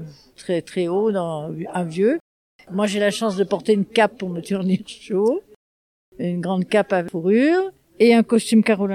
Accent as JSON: {"language": "French", "town": "Landerneau", "region": "Brittany", "country": "France", "said": "je viens du Nord-Ouest, je viens de Bretagne, de Landerneau."}